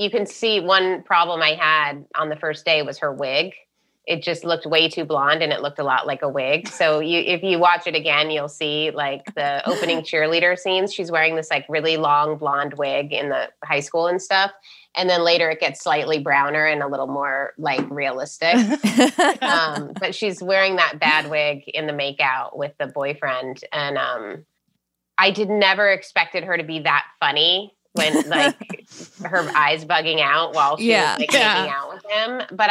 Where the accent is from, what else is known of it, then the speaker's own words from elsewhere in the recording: Ohio, United States; I've always had like a sunny disposition and I am from Ohio